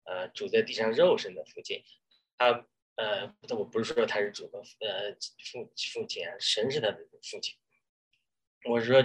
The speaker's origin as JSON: {"language": "Chinese", "country": "China", "tie": "born or raised there", "said": "常常通过我们在中国我出生的老家那些图画的语言对我说话。我记得我们是住这个四合院，"}